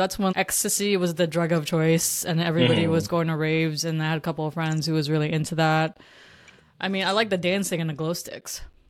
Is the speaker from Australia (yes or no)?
no; Philippines; Because I come from the Philippines